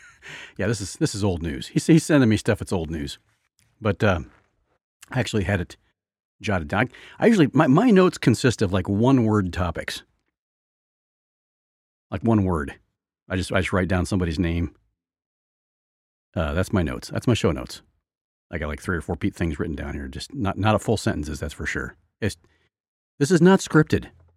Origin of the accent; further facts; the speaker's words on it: Indiana, United States; So now, you know, I'm a guy from Indiana talking about mountains.